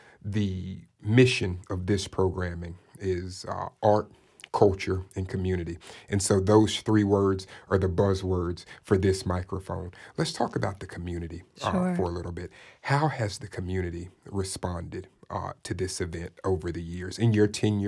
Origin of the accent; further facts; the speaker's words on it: Tallahassee, Florida, United States; When I grew up in Tallahassee, and 25 years ago, I was 11.